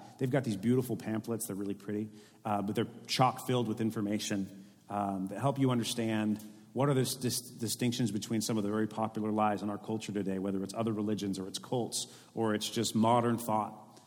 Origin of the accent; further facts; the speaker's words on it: California, United States; also born or lived in Texas; I was born in Texas, the, you know, God's land. I was raised in the Bay Area, not God's land. I spent some time in Southern California, and now I've been a Central Valley resident for the better part of the last 15 years